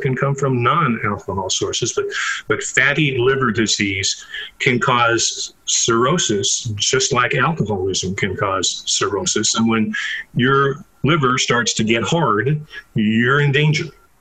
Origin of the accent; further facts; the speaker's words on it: Colorado, United States; But we're from Colorado. That's kind of a badge of honor out there.